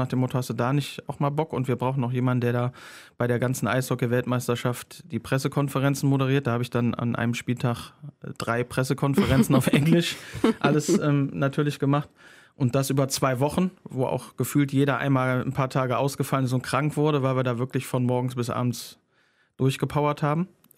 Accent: Wuppertal, North Rhine-Westphalia, Germany; ich liebe meine Heimatstadt und ich verteidige die auch gegen jeden, der sagt, was, wenn man durch Wuppertal fährt, über die B7, ja, was ist denn das für eine Stadt?

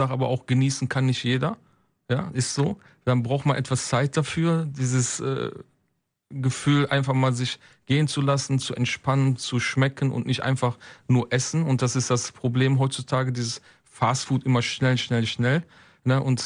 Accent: Wuppertal, North Rhine-Westphalia, Germany; gerade hier in Wuppertal, meine Heimatstadt.

